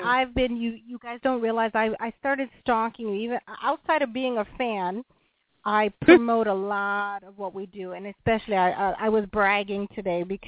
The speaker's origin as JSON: {"language": "English", "town": "Toronto", "region": "Ontario", "country": "Canada", "tie": "born or raised there", "said": "But I was very proud because Toronto is where I'm from. I grew up in Toronto, and this is where I am now."}